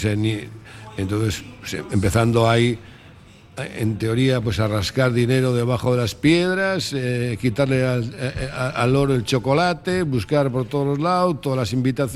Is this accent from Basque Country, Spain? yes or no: yes; Bilbao, Basque Country, Spain; Con lo que somos los bilbaínos, ¿no?